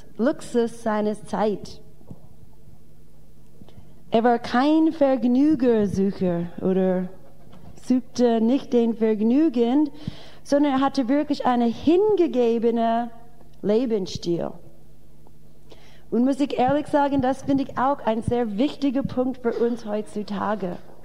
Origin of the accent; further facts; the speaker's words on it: United States; German is a second language; moved away as an adult; now in Germany; Ich bin Amerikaner und ich bin so 20 Jahre in Deutschland, so ich bin nicht in Amerika sehr oft.